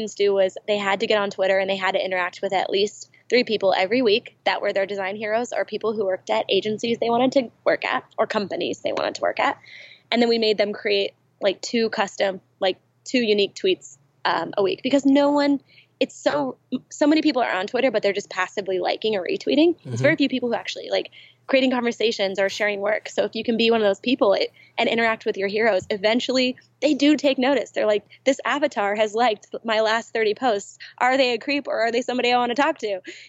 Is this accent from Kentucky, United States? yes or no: yes; Bowling Green, Kentucky, United States; also born or lived in California / Syracuse, New York; So we were born in California, but we grew up in Syracuse, New York. Go Syracuse, go Big Orange. And then we grew up in Bowling Green, Kentucky.